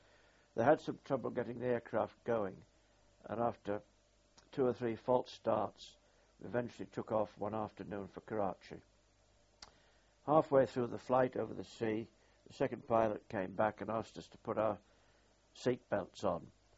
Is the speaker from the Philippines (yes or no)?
no; Sunderland, North East England, United Kingdom; One of the soldiers with me was Corporal Wilde, from my hometown of Sunderland.